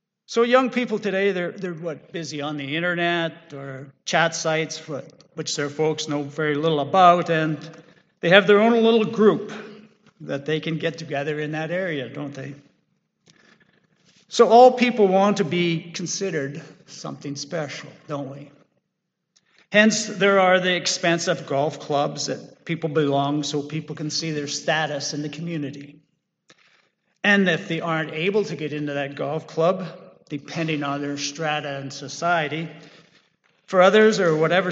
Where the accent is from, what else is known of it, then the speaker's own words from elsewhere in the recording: Regina, Saskatchewan, Canada; So if we get lost, we can just pull a coin out and say, oh, I'm from Regina. I know where I'm from.